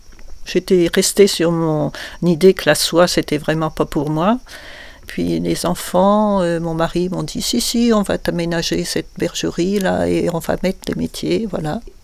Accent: Chartres, Centre-Val de Loire, France; born there; also born or lived in Auvergne / Cévennes; Je suis née à Chartres. Chartres, c'est la Beauce, hein, donc c'est très loin de ce terroir ici.

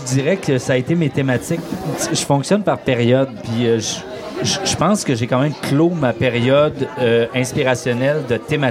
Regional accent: Rouyn-Noranda, Quebec, Canada; Rouyn-Noranda, mon village natal, en 1968.

